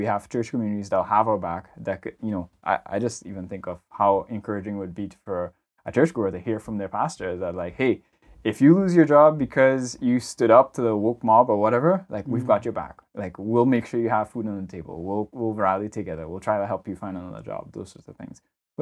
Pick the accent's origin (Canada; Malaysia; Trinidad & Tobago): Trinidad & Tobago; growing up in Trinidad, like, is a perfect example for me in terms of my church experience